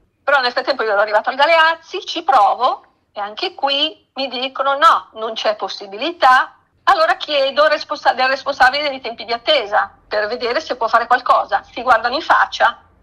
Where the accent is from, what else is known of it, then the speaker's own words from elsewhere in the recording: Pero, Lombardy, Italy; Esatto, io sono di Pero.